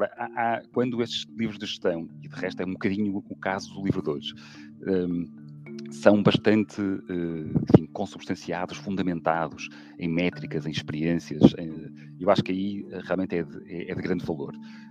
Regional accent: Portugal; olha, eu sou português

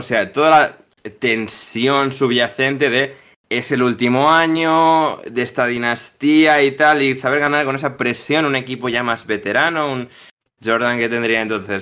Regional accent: Basque Country, Spain; Eres gallego, yo soy vasco

